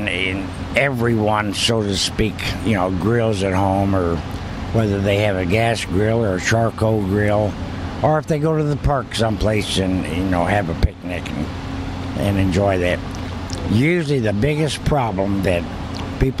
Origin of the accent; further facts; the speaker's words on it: Murfreesboro, Illinois, United States; And started a contest in Murfreesboro, my hometown, down in southern Illinois.